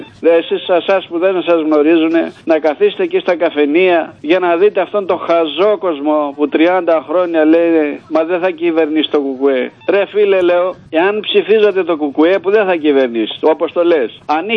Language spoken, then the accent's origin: Greek; Karditsa, Thessaly, Greece; ήθελα να σας προσκαλέσω μια μέρα να έρθετε στην Καρδίτσα, στο χωριό μου